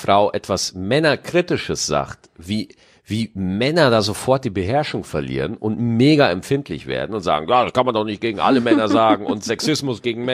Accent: Germany; Ich bin 24 Jahre, in Deutschland geboren und aufgewachsen.

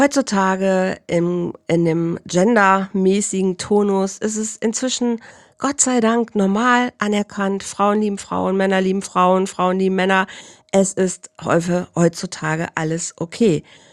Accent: Bielefeld, North Rhine-Westphalia, Germany; born or raised there

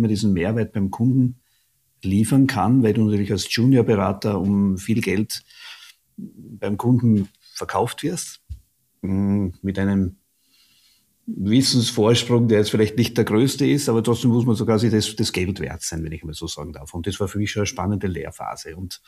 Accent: Graz, Styria, Austria; also born or lived in Vienna, Austria; bin geboren in Graz

